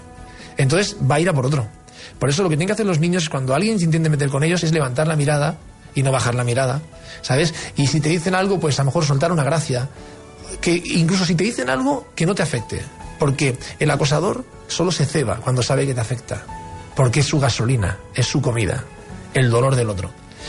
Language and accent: Spanish; Catalonia, Spain; Yo me considero español, catalán, pero no sé.